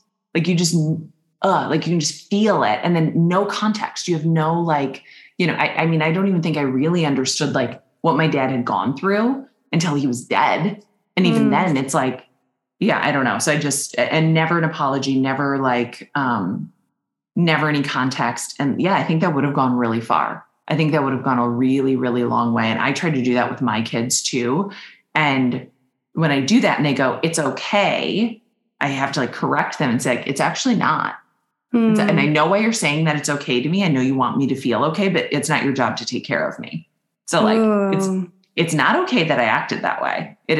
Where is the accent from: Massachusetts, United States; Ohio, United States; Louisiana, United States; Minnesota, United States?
Minnesota, United States; I'm from Minnesota. It's just a joke.